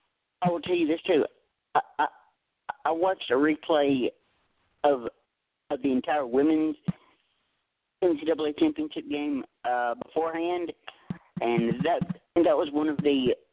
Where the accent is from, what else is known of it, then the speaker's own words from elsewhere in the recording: Tennessee, United States; and I know I'm from Tennessee, but Tennessee completely sucked at basketball.